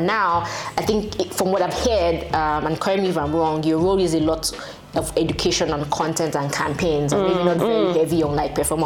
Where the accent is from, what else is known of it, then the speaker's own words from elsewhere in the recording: Nigeria; So, I mean, I grew up in Nigeria, so I'm very familiar with like the West African market